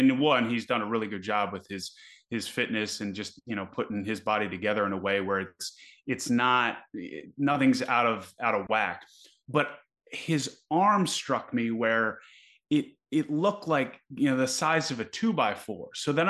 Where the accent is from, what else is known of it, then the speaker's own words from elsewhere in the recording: Annapolis, Maryland, United States; oh yeah, no, I grew up in Annapolis, Maryland, played everything under the sun growing up